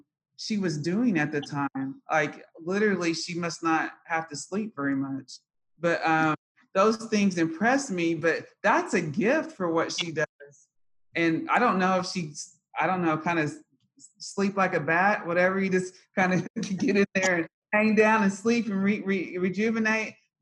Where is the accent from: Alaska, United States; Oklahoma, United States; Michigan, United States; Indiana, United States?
Oklahoma, United States; I grew up in Tologa, Oklahoma, and my family was the only Black family in the entire county.